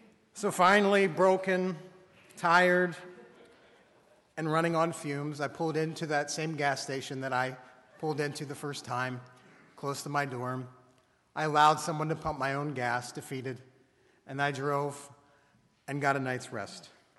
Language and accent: English; Pennsylvania, United States; I came from Western Pennsylvania with all of my dreams packed into a black Ford Taurus.